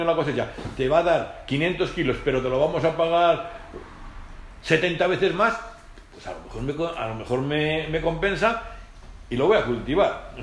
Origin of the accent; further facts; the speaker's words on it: Castile and León, Spain; En la provincia de Soria, desgraciadamente, somos la provincia de España que menos hectáreas tiene de regadío.